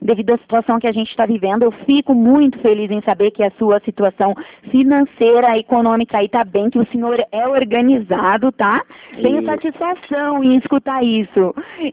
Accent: Curitiba, Paraná, Brazil; eu sou daqui de Curitiba, né?

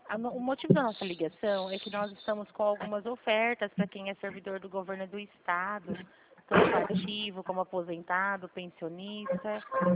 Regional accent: Presidente Prudente, São Paulo, Brazil; ah, eu sou da Regional de Presidente Prudente, amigo. Mas eu tenho parente esparramado aí no estado de São Paulo.

